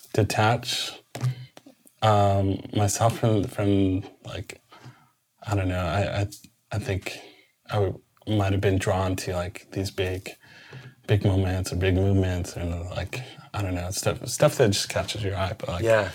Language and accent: English; Bay Area, California, United States; I'm born and raised in California, pretty much from the Bay Area. I was born to Salvadorian parents who migrated here in the 80s.